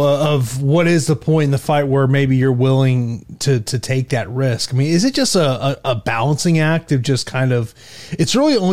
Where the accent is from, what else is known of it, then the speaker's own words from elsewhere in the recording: Florida, United States; which is taking place here in my home state of Florida.